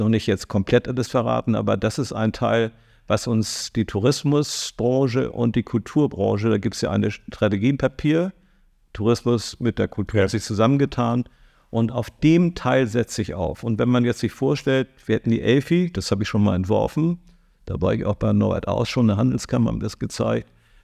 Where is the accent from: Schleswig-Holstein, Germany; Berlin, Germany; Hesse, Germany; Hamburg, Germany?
Hamburg, Germany; Und ich habe dann hier mit 2, 3 Jahren, fühle mich natürlich als Hamburger so.